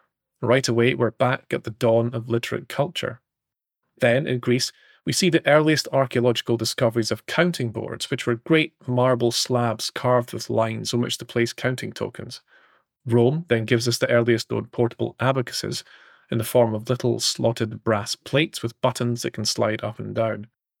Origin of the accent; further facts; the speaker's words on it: Scotland, United Kingdom; and I'm a writer from Scotland.